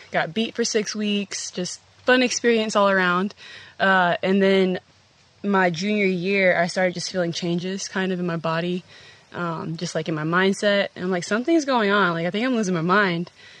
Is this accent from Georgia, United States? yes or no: yes; Georgia, United States; So I'm from Georgia. I'm 24 years old. And I play basketball.